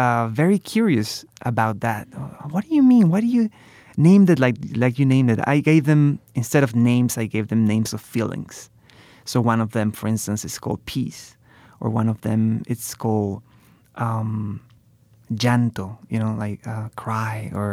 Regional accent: Mexico; English is a second language; moved away as an adult; growing up in Mexico, I grew up there until I was 18 years old, and looking how beautiful the country is

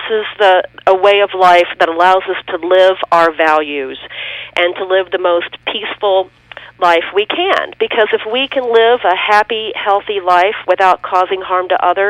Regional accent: Louisville, Kentucky, United States; I grew up in Louisville, Kentucky

